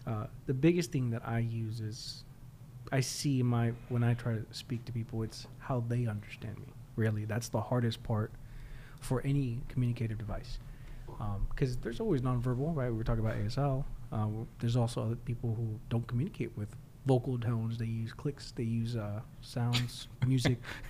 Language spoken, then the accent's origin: English; California, United States; I'm from California. I say hella and dude to everything.